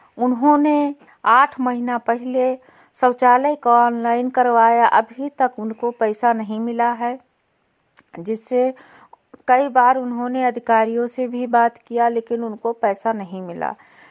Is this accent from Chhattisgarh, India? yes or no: no; Lakha Rampur, Uttar Pradesh, India; मैं विकास खंड विशेषरगंज से हूं, ग्राम पंचायत लखारामपुर, गांव लखारामपुर से मैं आज उपस्थित हूं।